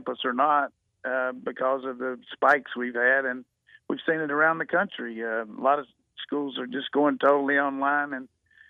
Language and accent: English; Burlington, North Carolina, United States; He's from my hometown, home county there in Burlington, North Carolina.